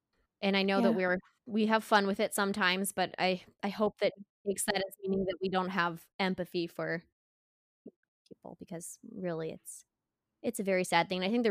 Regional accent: Seattle, Washington, United States; And it's because, you know, I'm from Seattle and from Washington, and we sure love to tout the fact that … started here.

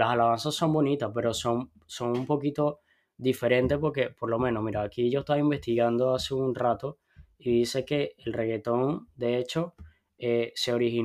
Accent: Venezuela; yo soy venezolano

